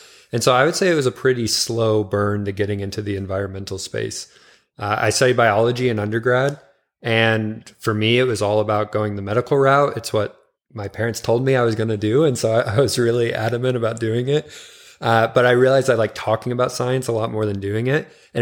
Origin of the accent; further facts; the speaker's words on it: Louisville, Kentucky, United States; I grew up in Louisville, Kentucky.